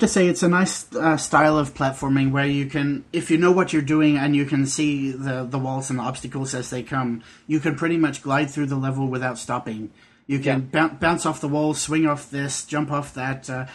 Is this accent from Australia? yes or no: yes; Australia; Being Australian, I can verify that.